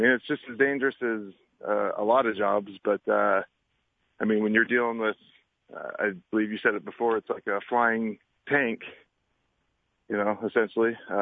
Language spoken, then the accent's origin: English; Wichita, Kansas, United States; born there; when I was born in Wichita, Kansas.